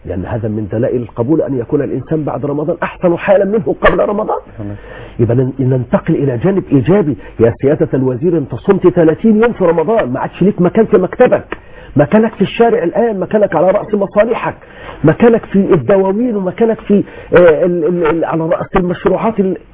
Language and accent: Arabic; Egypt; كما نقول نحن عندنا في مصر